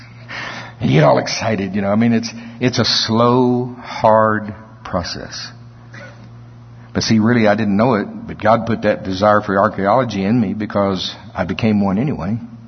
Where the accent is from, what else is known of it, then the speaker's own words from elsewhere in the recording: Oklahoma, United States; Y'all know I grew up in Pottawatomie County. That's not tongues. That's really a county in Oklahoma.